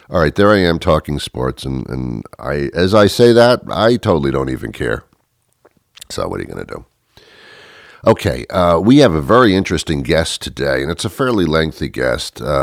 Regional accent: New York, United States; I'm from New York.

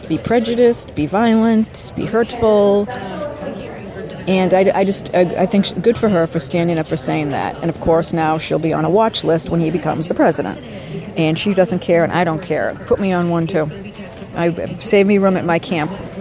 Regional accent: the South, United States; accent: Southern drawl; I guess my southern drawl is not all I thought it was.

